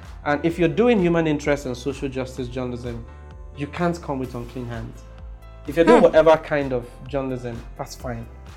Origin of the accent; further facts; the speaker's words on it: Nigeria; As a Nigerian, that's it.